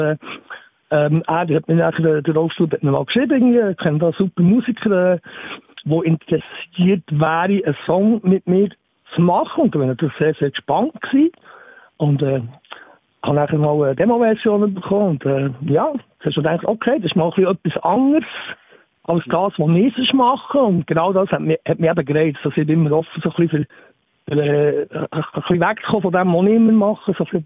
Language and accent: German; Bern, Switzerland; wir Berner sind ein bisschen privilegiert mit diesem Dialekt